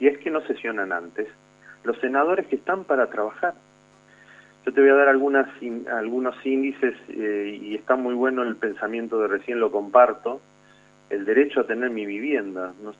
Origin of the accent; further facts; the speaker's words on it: Argentina; quienes lo acompañamos, que somos todos los argentinos que vivimos en este hermoso país, cree planes de contingencia.